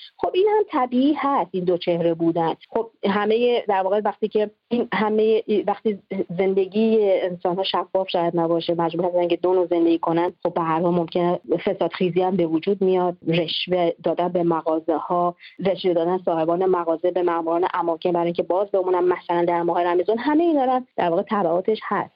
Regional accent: Iran; همه ما کسانی که در ایران زندگی کردیم، در اون به دنیا اومدیم، بزرگ شدیم

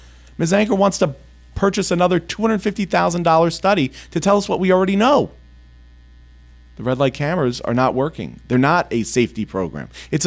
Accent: Baldwin, New York, United States; Well, I grew up in Baldwin. I went through Baldwin Public Schools.

